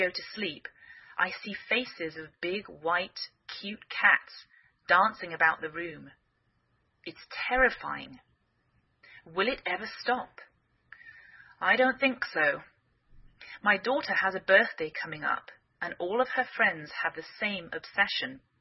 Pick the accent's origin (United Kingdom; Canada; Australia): United Kingdom; England; now in United States